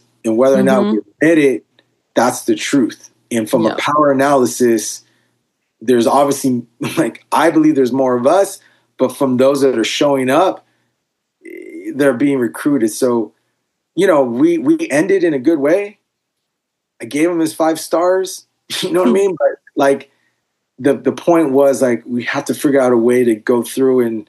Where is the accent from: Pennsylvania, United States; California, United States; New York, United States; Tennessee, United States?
California, United States; Los Angeles; And he's like, oh, where are you from? And I said, I'm from Los Angeles.